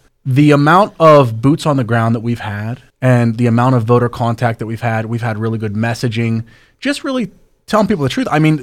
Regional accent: Pittsburgh, Pennsylvania, United States; I've lived in Pittsburgh my entire life. I grew up in Mount Washington.

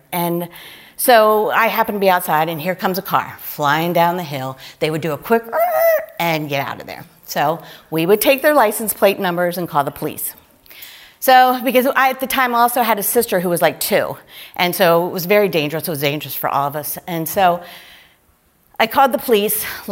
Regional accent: Clarksville, Maryland, United States; I grew up in Clarksville in Howard County. … And I was raised Catholic, and I went to St. Louis Catholic School in Clarksville.

